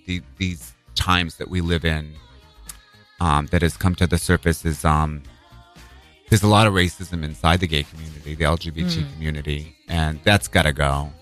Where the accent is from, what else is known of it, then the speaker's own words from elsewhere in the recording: Boston, Massachusetts, United States; accent: Boston; I grew up in Boston. I hated that word because it was like with a Boston accent.